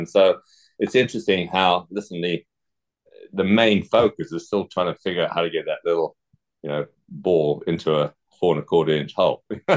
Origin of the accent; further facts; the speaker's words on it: Zimbabwe; also born or lived in England; I was born in England, but I grew up in Southern Africa and Zimbabwe or Rhodesia as it was then.